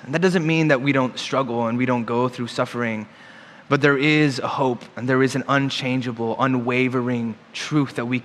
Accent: Puerto Rico; I grew up in Puerto Rico

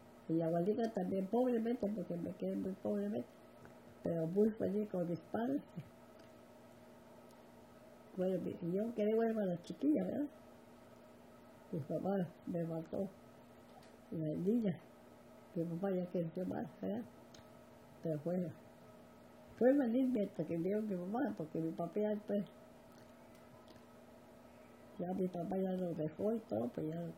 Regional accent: Yahualica, Jalisco, Mexico; now in Tijuana, Mexico; Nací en la Mesa de México, y de 7 años me llevaron a Yahualica y allá estuve de 7 años hasta los 20 años que me casé.

